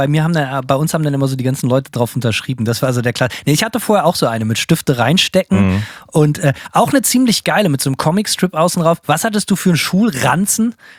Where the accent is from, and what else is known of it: Bremen, Germany